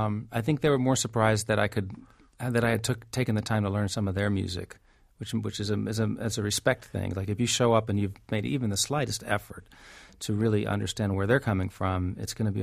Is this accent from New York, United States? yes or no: yes; New York, United States; I do think that there's a precedent, like, to being a New Yorker who plays the banjo